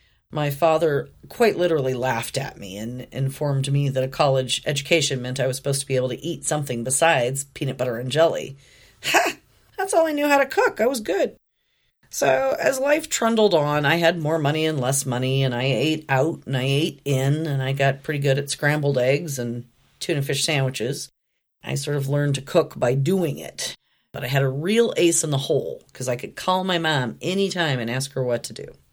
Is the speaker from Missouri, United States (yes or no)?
no; Oregon, United States; Growing up in Southern Oregon in the 70s and 80s in a one earner household of four meant that my mom had to be very, very creative in her food budget.